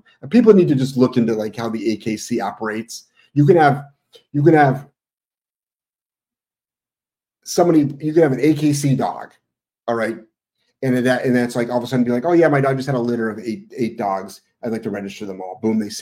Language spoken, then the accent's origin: English; Ohio, United States; I mean, I grew up with a dog. You know what, though? We're from Ohio. We have access to the Amish farms.